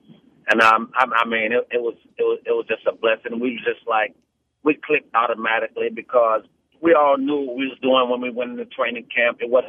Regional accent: Gainesville, Florida, United States; also born or lived in Houston; I call Houston my hometown, but I'm really from Gainesville, though.

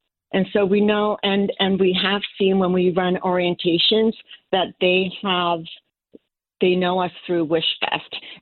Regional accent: Japan; also born or lived in London, United Kingdom; I've lived in many cities I grew up in Japan. I went to high school in London. I worked at seven different universities and cities around the country.

